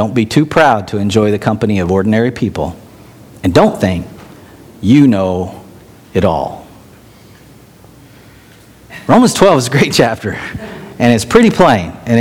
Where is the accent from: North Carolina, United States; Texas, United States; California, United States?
Texas, United States; also born or lived in Minnesota; Tina and I grew up in Texas. We grew up in the South.